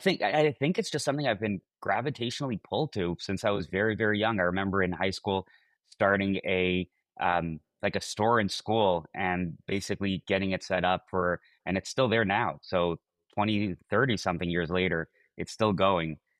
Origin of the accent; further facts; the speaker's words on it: Mexico; Well, I'm originally from Mexico, and I think in Mexico, I saw a lot of people start businesses